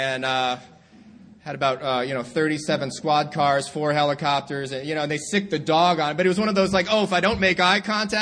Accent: Mahwah, New Jersey, United States; also born or lived in Garden City, Long Island; I was born in Garden City, Long Island, New York. I was raised in a small town in New Jersey called Mahwah, which is about 25 miles northwest of Manhattan. Grew up there from the age of 5 to 24

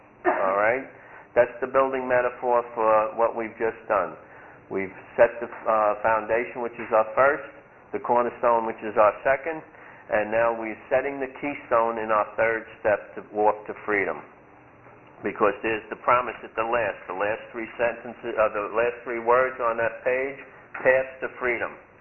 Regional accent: Brooklyn, New York, United States; accent: neutral; I'm from Brooklyn. Oh, we're on page 62. I know you don't think so because I have a neutral accent.

